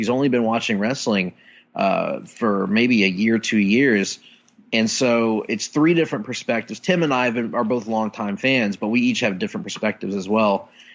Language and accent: English; Mobile, Alabama, United States; Uncensored 98, the pay per view they held in my hometown of Mobile, Alabama, was the first time I got to see.